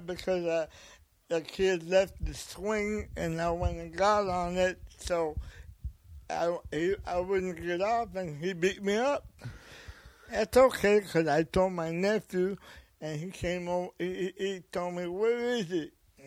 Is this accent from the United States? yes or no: yes; Fresno, California, United States; Yeah, no, I'm from the country. I came from Fresno.